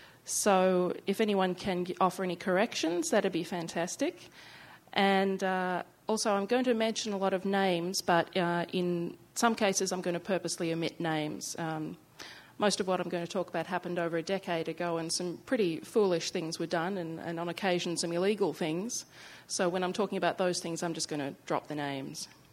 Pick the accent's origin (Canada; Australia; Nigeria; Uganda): Australia; now in United States; I'm originally from Australia, but I now live in the US.